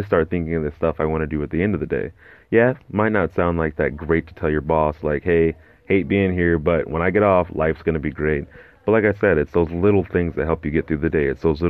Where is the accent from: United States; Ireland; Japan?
Japan; when I was growing up in Japan.